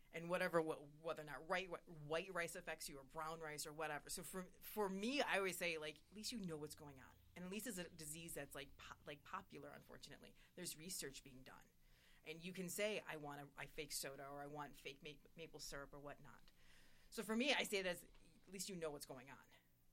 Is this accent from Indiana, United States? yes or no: no; Waukegan, Illinois, United States; That's my hometown. Yeah, I'm from Waukegan.